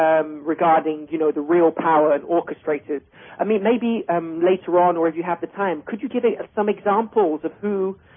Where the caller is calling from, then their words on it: London, United Kingdom; I'm calling from London, England.